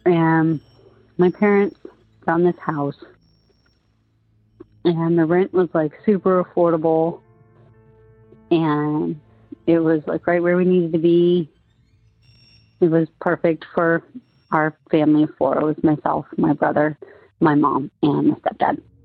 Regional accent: Arizona, United States; I am from Arizona, but my ghost story does not take place in Arizona.

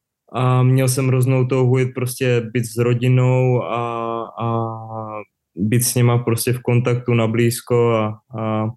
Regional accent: Uherské Hradiště, Zlín Region, Czechia; born there; Vlastně Uherské Hradiště, moje rodné město, nebo nemocnice konkrétně, kde jsem se narodil.

